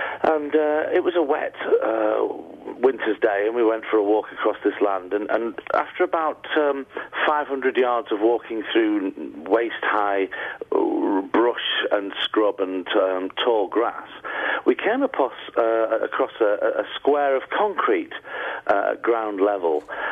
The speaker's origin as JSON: {"language": "English", "town": "Manchester", "region": "North West England", "country": "United Kingdom", "accent": "Northern English", "said": "I do. I'm from Manchester."}